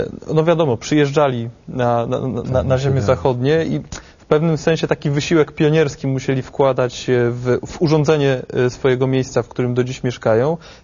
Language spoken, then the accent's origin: Polish; Wrocław, Lower Silesian Voivodeship, Poland; Ja jestem wrocławianinem